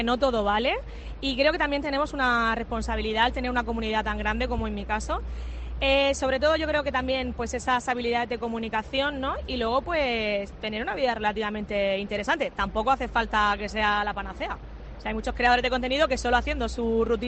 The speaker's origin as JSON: {"language": "Spanish", "region": "Region of Murcia", "country": "Spain", "said": "para darle voz a mi región de Murcia, que yo soy súper abanderada de mi región por toda España"}